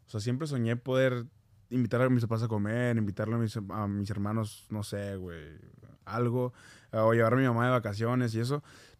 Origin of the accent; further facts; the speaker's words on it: Sinaloa, Mexico; pues yo soy mexicano, yo soy de Sinaloa, un poco ignorante